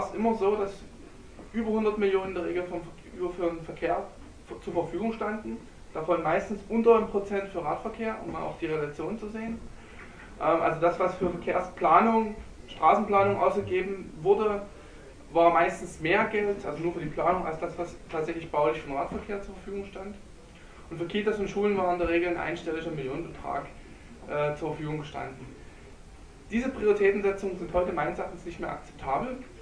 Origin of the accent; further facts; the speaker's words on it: Dresden, Saxony, Germany; Und das Zweite ist für mich auch nochmal wichtig als Dresdner